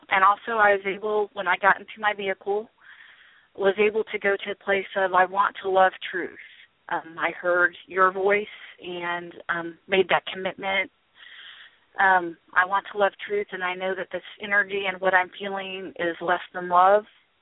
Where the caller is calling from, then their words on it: Illinois, United States; I'm South Central Illinois.